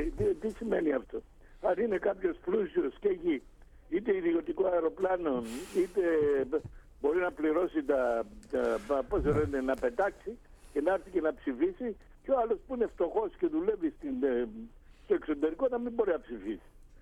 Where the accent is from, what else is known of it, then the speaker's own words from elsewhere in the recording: Cyprus; moved away as an adult; Είμαι Κύπριος που ζω εδώ πέρα πολλά χρόνια, από το 59, αλλά εξακολουθώ να αγαπάω και να προσέχω την Κύπρο και να την σκέφτομαι.